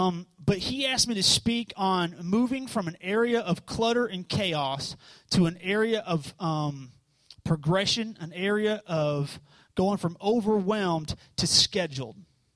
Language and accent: English; Elizabethtown, Kentucky, United States; I'm originally from Elizabethtown, Kentucky.